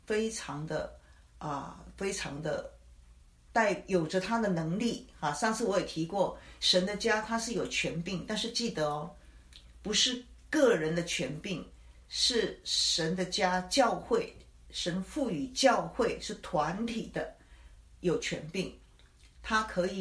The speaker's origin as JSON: {"language": "Chinese", "country": "China", "said": "因为我们中国人应该最有这种观念，认祖归宗。"}